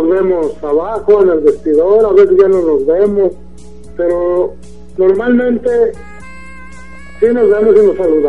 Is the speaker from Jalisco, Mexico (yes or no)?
yes; Guadalajara, Jalisco, Mexico; Soy de Jalisco, soy de aquí de Guadalajara.